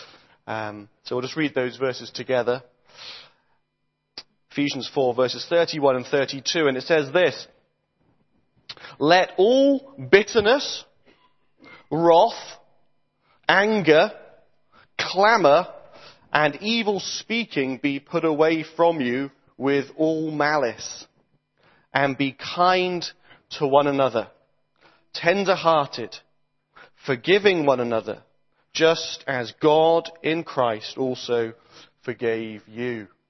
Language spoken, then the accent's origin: English; Sheffield, Yorkshire and the Humber, United Kingdom; I come from Sheffield. I work in a church up there.